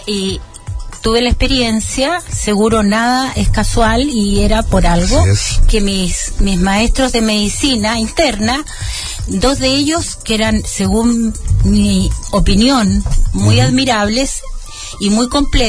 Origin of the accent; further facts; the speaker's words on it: Viña del Mar, Valparaíso, Chile; Provengo de Viña del Mar, nací en Viña del Mar, así que feliz porque esta es mi región.